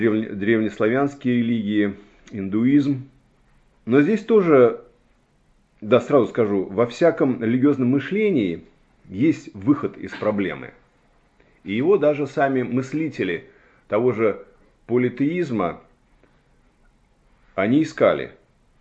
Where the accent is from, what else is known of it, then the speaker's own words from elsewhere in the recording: Moscow, Russia; я говорю, вот я из Москвы